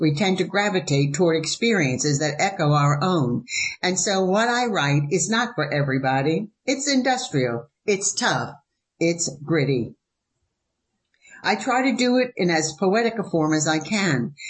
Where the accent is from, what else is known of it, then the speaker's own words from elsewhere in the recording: Hamilton, Ontario, Canada; moved away; I'm Canadian. I moved down here in 96, so I moved from Hamilton, Ontario, also known as The Hammer, in 1996 to teach